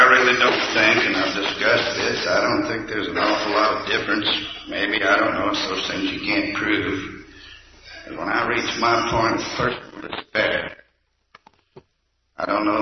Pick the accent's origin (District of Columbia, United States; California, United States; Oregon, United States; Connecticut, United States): District of Columbia, United States; Washington; And I am from Washington, D.C.